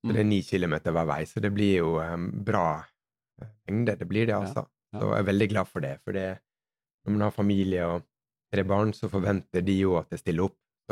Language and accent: Norwegian; Møre og Romsdal, Norway; men som sunnmøring så skal jeg ha mest mulig for pengene